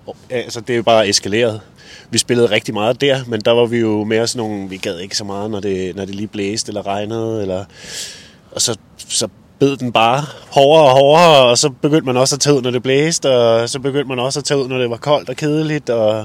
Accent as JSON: {"language": "Danish", "town": "Nykøbing Sjælland", "region": "Zealand", "country": "Denmark", "said": "jeg er jo oprindelig fra Odsherred op i Nykøbing Sjælland"}